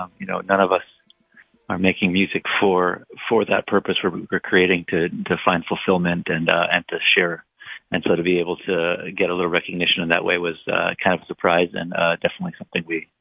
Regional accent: Chicago, Illinois, United States; I grew up in Chicago and saw it. There's a huge American folk music community in Chicago.

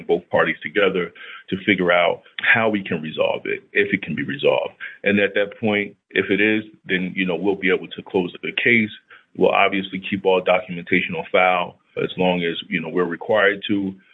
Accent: Newark, New Jersey, United States; so growing up in Newark, it's a city comprised of roughly 300,000 people. That's just one city in the state inside of Essex County.

